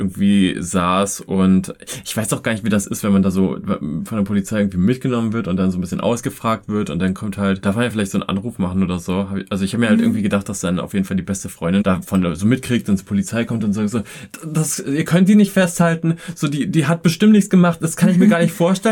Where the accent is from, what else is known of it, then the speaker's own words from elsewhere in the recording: Fürstenwalde, Brandenburg, Germany; now in Berlin, Germany; Also ich bin halt auch nicht von weit weg nach Berlin gezogen, sondern aus Fürstenwalde.